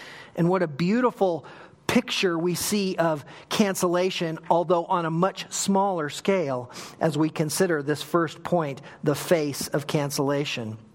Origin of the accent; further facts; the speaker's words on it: Sun Valley, United States; Living and growing up in Sun Valley, I saw a lot of that.